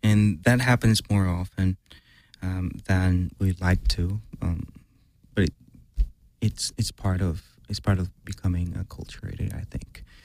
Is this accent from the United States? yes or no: no; Mexico; after growing up in Mexico, a very specific idea of what marriage should be and what marriage is.